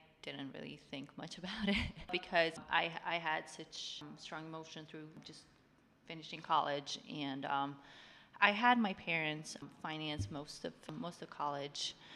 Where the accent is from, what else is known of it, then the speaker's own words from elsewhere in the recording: Kosovo; now in United States; I'm from Kosovo. It's a small country in Southeastern Europe. It's right by Albania. By Serbia, or you could just say north of Greece.